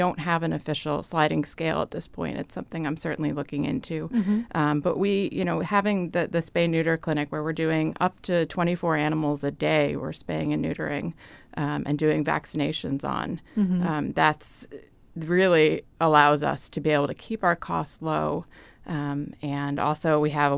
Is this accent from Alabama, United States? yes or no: no; New Jersey, United States; I grew up in New Jersey and had volunteered at a little local SPCA there and just loved the work.